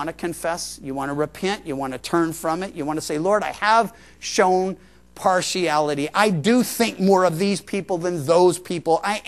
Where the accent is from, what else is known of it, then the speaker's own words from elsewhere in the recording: Midwest, United States; also born or lived in Georgia / Missouri; now in California, United States; when I was a kid, I lived in the Midwest and I was born in Georgia